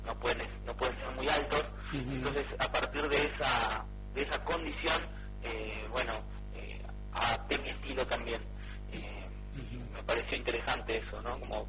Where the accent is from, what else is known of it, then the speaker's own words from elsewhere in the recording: Mar del Plata, Buenos Aires Province, Argentina; hace un buen tiempo ya que vivo en Temperley. Soy marplatense, pero hace un buen rato ya, unos 8 o 10 años que vivo acá. Así que ya se puede decir que soy bonaerense.